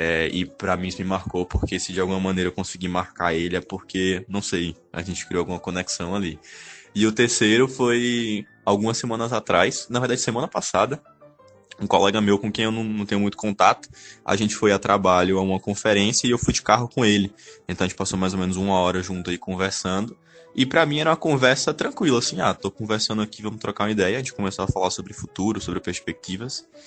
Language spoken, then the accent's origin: Portuguese; Petrolina, Pernambuco, Brazil